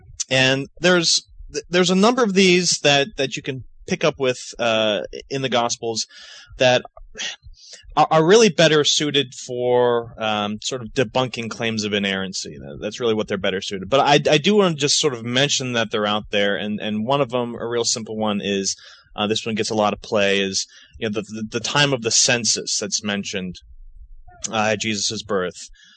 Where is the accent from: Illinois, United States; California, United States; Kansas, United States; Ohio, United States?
Ohio, United States; Cincinnati; like I'm from Cincinnati, and you know, when the census comes up, I don't have to go back to Cincinnati to register for that.